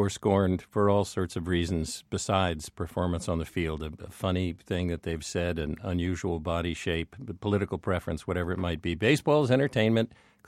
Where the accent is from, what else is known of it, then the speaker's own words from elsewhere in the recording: New York, United States; Well, of course, I grew up in the New York area rooting for the New York Giants before they moved to San Francisco.